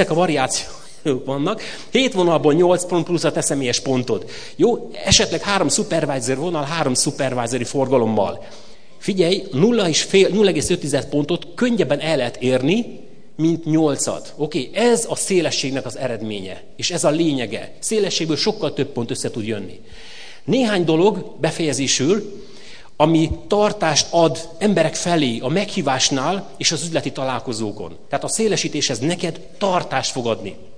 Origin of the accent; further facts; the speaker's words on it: Nyírcsászári, Szabolcs-Szatmár-Bereg, Hungary; Jó, én gyerekkoromban, Nyírsászáriban nőttem föl